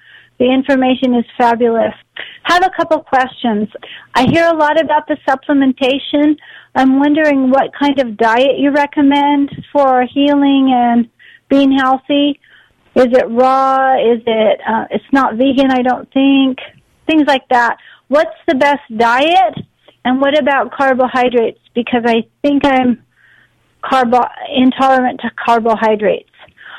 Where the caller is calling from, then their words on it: California, United States; I'm calling from California.